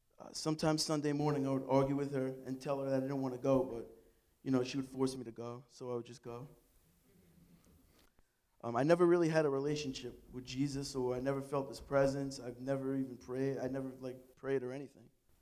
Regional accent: Atlantic Beach, United States; I'm 27. I grew up in Atlantic Beach, and I've been coming here my whole entire life, ever since I was born.

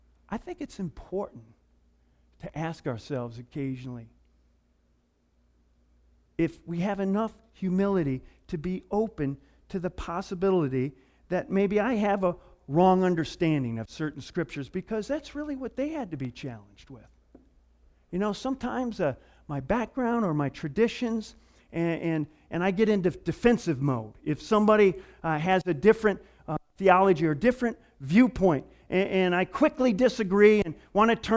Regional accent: Germany; my home country, Germany

